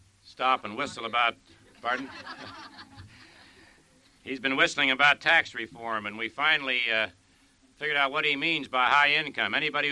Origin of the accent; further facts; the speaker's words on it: Kansas, United States; I can't compete with him on that basis because I'm from Kansas.